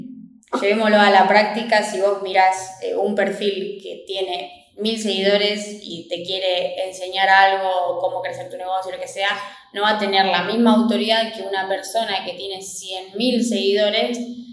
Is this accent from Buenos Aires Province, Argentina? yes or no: no; Rosario, Santa Fe, Argentina; now in Buenos Aires, Argentina; yo soy de Argentina, soy específicamente de Rosario, que es una ciudad de la provincia de Santa Fe, y hace más o menos un mes decidí mudarme acá a Buenos Aires.